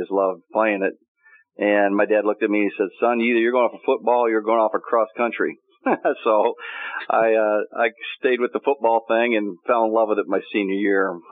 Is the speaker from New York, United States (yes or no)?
no; Chicago, Illinois, United States; You know, when I'm from the Chicago area, people don't wave at you.